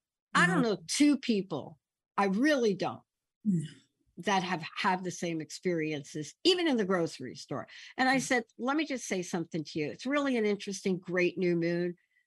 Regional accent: Bronx, New York, United States; I'm this kid growing up in the Bronx, lived in the projects

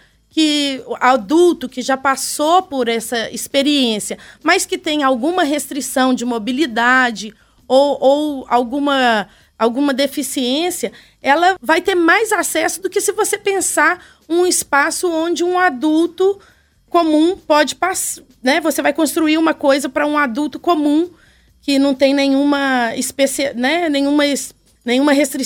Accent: Belo Horizonte, Minas Gerais, Brazil; Eu cresci no bairro Sion, em Belo Horizonte. Os meus pais moravam na Praça Nova York. Eu morava num prédio ao redor da praça

